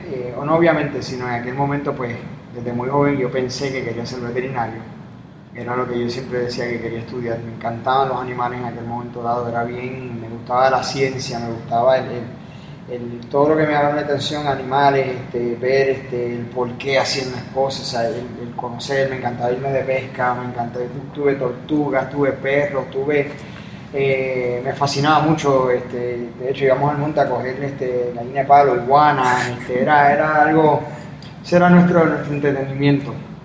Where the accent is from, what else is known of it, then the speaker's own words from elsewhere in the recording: Carolina, Puerto Rico; me crié en un área en Carolina donde, pues, era, en esos tiempos había mucho campo, había mucha área verde